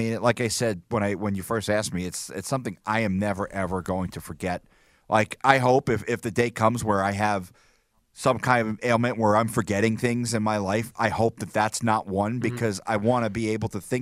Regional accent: Las Vegas, Nevada, United States; also born or lived in New Jersey; And so even though I was born in New Jersey, Vegas will forever be my home. And it doesn't matter where I go in life, this is my home. This is what I will tell people is my hometown.

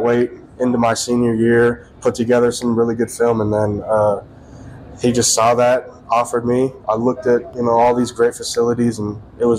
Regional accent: Oregon, United States; He came from Oregon. I'm from Oregon.

